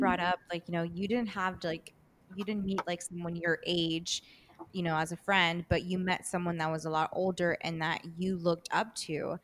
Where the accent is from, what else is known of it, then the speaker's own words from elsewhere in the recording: Colombia; English is a second language; You know, I came from Colombia and I didn't speak any English.